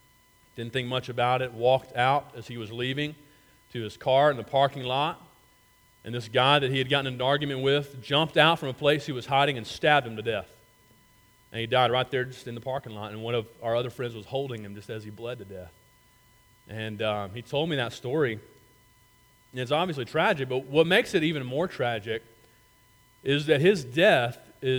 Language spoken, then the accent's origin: English; Gardendale, Alabama, United States; one of my best friends from my hometown of Gardendale, Alabama, called me.